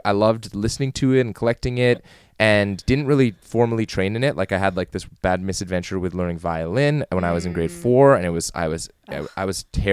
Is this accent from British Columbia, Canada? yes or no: yes; North Vancouver, British Columbia, Canada; born there; I was born in North Vancouver.